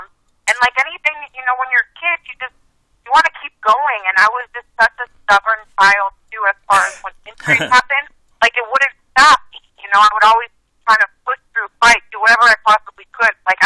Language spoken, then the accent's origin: English; Cleveland, Ohio, United States; So my story is, you know, I grew up in Cleveland, Ohio, you know, just a little humble girl.